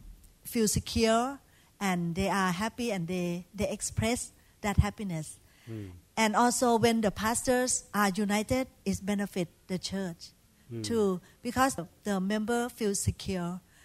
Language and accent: English; Thailand; English is a second language; when I was growing up in Thailand, we worship idol